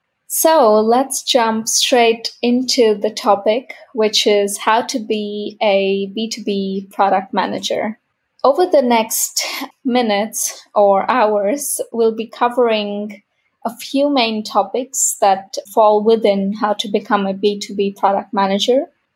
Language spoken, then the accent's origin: English; India; also born or lived in Italy / United States / Spain; now in Berlin, Germany; So I'm originally from India. I've lived, studied, and worked across Italy, the United States, Spain, and Berlin, Germany, where I'm currently based out of.